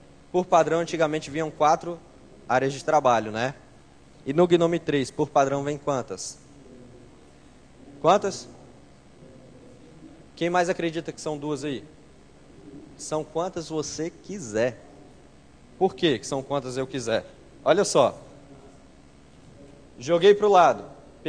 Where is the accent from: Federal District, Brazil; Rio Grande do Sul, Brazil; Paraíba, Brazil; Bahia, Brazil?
Federal District, Brazil; Brasília; Sou de Brasília, mas não tenho esse dinheiro todo não.